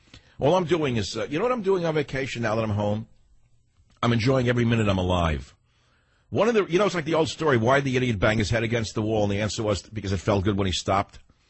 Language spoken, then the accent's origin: English; Queens, New York, United States; I dreamed I was, like, back in Queens, New York, trying to get into my mother's house that I grew up in on Utopia Parkway, an attached house.